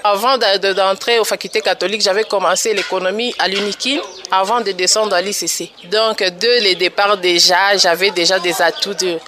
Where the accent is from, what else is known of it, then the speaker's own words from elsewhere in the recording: Kinshasa, DR Congo; je peux commencer à acheter des bijoux de chez moi, à Kinshasa.